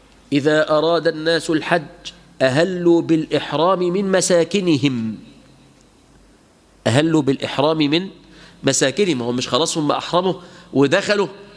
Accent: Egypt; احنا كمصريين

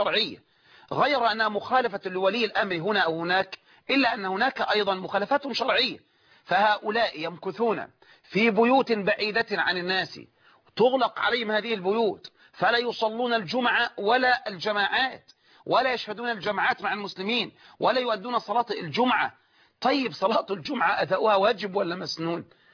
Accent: Egypt; وبالمناسبة أنبه لمسألة هنا وهي مسألة مشهورة عندنا في مصر

